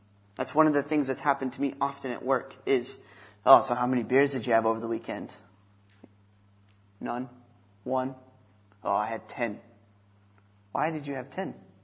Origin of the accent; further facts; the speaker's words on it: United States; obviously I'm American, so that helps.